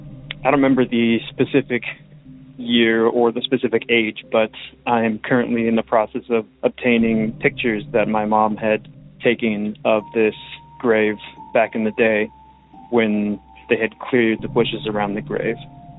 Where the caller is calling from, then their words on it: Oregon, United States; Hey, Derek … I'm calling from Oregon.